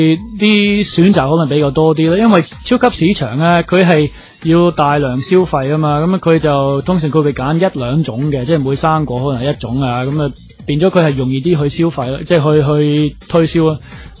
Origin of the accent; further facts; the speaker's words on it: Australia; now in Hong Kong; 我喺澳洲長大啊嘛。